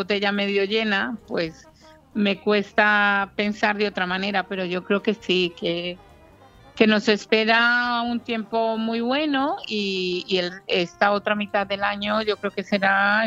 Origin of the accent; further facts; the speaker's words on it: Sweden; now in Marbella, Spain; Soy sueca de origen colombiano.